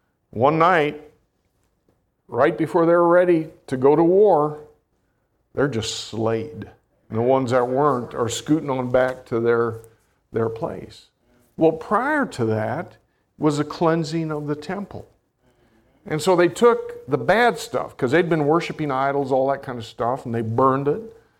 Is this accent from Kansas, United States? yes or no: yes; Hillsboro, Kansas, United States; Now, in my house growing up in Hillsboro, Kansas, I don't know how many of the homes did it, but our home did it.